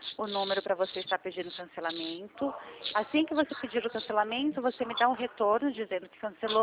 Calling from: Marília, São Paulo, Brazil; Eu falo de Marília, São Paulo, conhece?

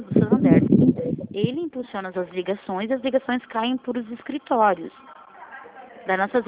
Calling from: Curitiba, Paraná, Brazil; Nós somos aqui de Curitiba, Paraná

